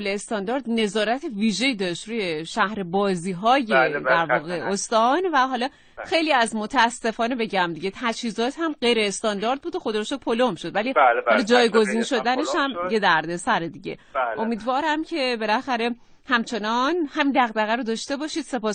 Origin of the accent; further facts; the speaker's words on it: Iran; هممون میدونیم به عنوان یک ایرانی که برای پیشرفت، برای عمران، برای آبادانی